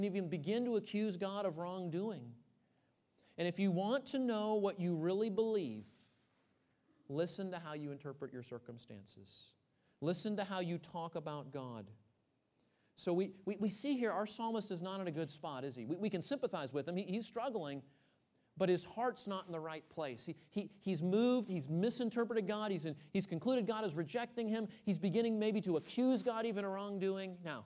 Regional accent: Texas, United States; You know, I'm from Texas. There's no hills. There's no mountains.

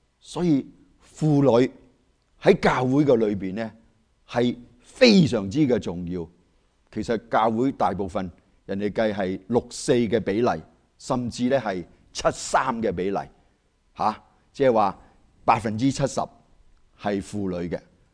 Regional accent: China; 我哋中国人讲嘅说话就系真金不怕红炉火吓

